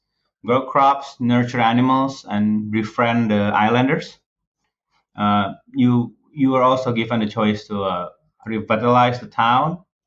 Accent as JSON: {"language": "English", "country": "Indonesia", "tie": "born or raised there", "said": "me growing up in Indonesia"}